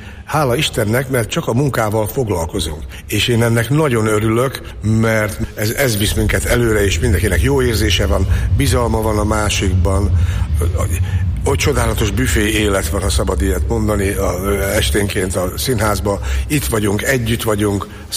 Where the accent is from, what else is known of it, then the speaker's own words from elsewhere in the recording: Békéscsaba, Békés, Hungary; born there; Ugye a szülővárosom Békés Csaba, ott is van színház.